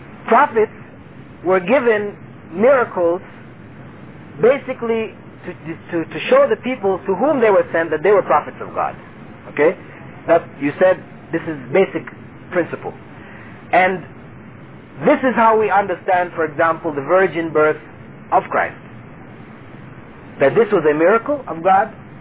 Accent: United States; they asked me, where are you from? And I told them, I'm from America.

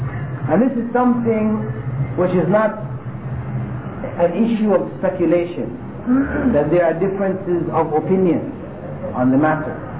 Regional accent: Canada; also born or lived in Jamaica; I was born in Jamaica and grew up in Canada, where in 1972 I accepted Islam, alhamdulillah.

